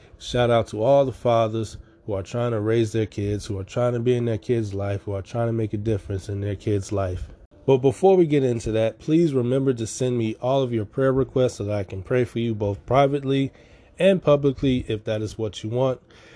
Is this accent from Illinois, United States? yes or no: yes; Chicago, Illinois, United States; I'm from Chicago.